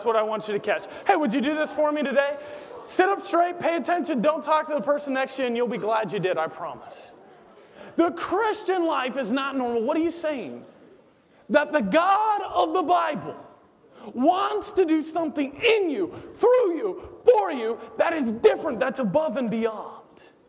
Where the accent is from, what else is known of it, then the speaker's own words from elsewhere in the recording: Pensacola, Florida, United States; I'm from Florida. It's my home state. I know we're losers up in Pensacola. But I'm from Pensacola originally.